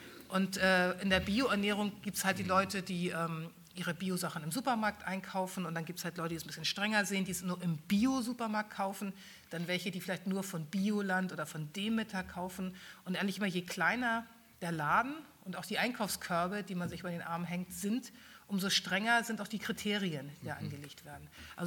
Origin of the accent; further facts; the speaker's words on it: Hamburg, Germany; born there; weil ich ja selbst gebürtige Hamburgerin bin.